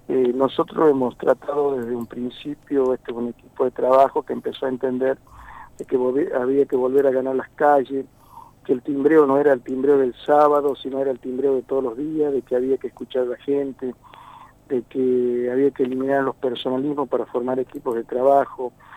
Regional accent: Añatuya, Santiago del Estero, Argentina; born there; soy nacido en Añatuya

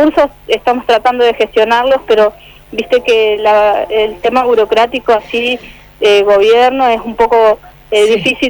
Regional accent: Santa Elena, Entre Ríos, Argentina; now in Paraná, Argentina; Soy de Santa Elena, pero hace mucho tiempo que no estoy viviendo ahí. Hace un año que estoy viviendo acá en Paraná. Tengo 28 años

